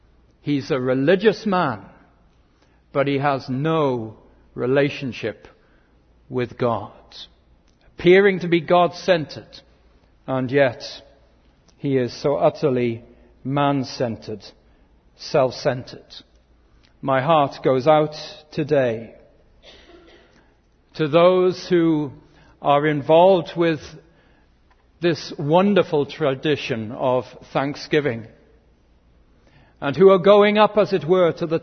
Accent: United Kingdom; I see it as the hangover of empire in my home country, that somehow British people are special.

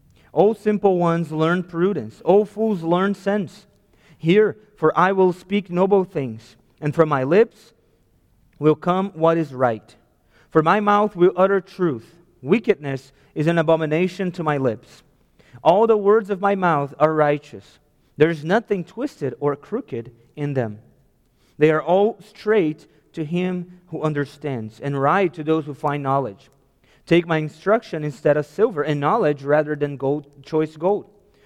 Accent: Rio de Janeiro, Brazil; I'm from Brazil, and I was raised most part of my life, and I was raised in Rio de Janeiro most part of my life. I lived there.

